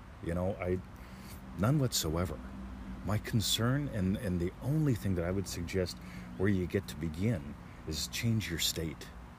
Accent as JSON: {"language": "English", "country": "United States", "said": "I'm an American living in the U.S."}